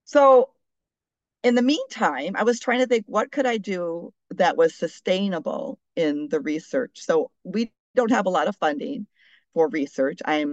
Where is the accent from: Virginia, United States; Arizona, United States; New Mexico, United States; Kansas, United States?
Kansas, United States; now in Anchorage, United States; I come from Kansas. You know, we are a rural state where you move your cattle from one field to another